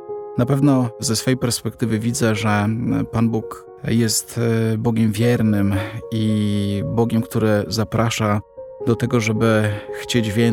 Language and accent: Polish; Otwock, Masovian Voivodeship, Poland; Wychowałem się w parafii Niepokalanego Serca Maryi w Śródborowie. To jedna z otwockich parafii.